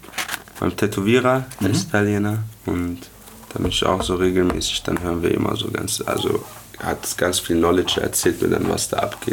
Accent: Baghdad, Baghdad Governorate, Iraq; now in Germany; ich bin halt in Bagdad aufgewachsen und ohne Vater, so, deswegen kann ich nur Arabisch sprechen.

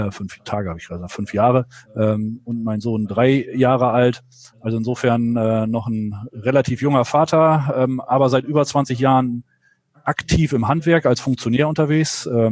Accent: Lower Saxony, Germany; Und dann kam irgendwann die Möglichkeit, zurück in den Nordwesten, in meine Heimatregion zu wechseln.

